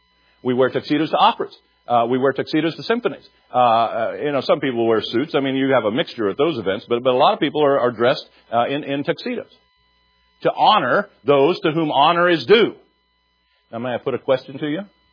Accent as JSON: {"language": "English", "region": "Kansas", "country": "United States", "said": "I came from Kansas."}